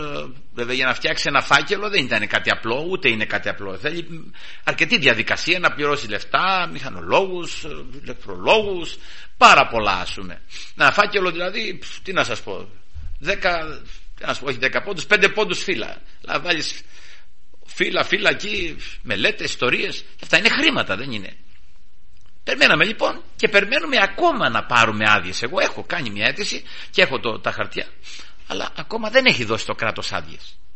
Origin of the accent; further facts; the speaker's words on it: Kalamata, Peloponnese, Greece; επειδή είμαι από την Καλαμάτα